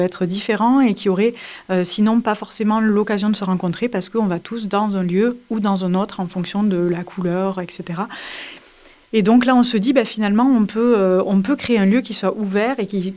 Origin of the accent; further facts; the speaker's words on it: Occitanie, France; now in Montpellier, France; Je suis originaire du Tarn.